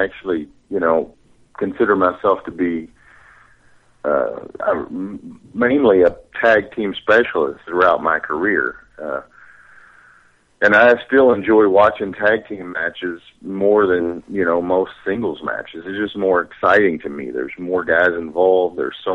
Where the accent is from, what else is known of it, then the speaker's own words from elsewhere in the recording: Ohio Valley, United States; I'm from the Ohio Valley, so I grew up watching the USWA and the NWA.